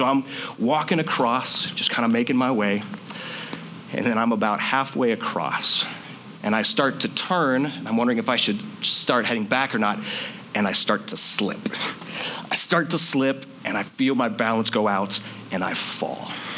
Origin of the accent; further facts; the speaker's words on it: Thornton, Colorado, United States; also born or lived in Minnesota; So I grew up in Thornton, Colorado with my two sisters